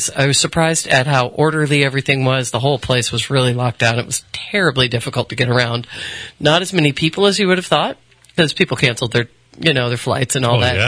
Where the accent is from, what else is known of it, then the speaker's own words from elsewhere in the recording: United States; I'm American, one language, no metric, you know.